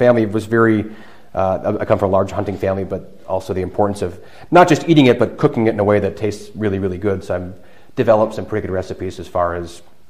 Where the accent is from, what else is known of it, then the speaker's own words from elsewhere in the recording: Sturgeon Bay, Wisconsin, United States; at least in my hometown of Sturgeon Bay